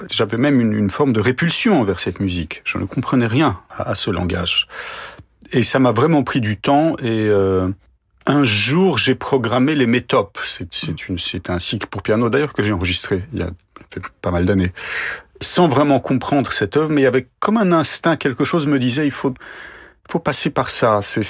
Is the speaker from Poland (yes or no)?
yes; Poland; C'est quand on est polonais et qu'on vit en Pologne